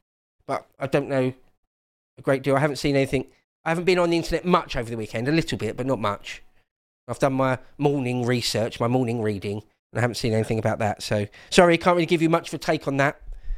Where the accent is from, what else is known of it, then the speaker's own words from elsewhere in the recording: United Kingdom; I don't know if you're American or British or whatever, but as a Brit, no, it's got nothing to do with us.